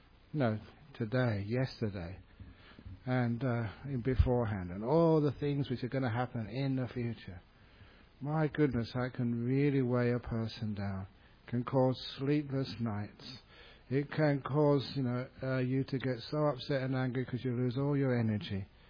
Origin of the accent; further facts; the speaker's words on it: England, United Kingdom; which is a very, almost makes me angry, being an English monk.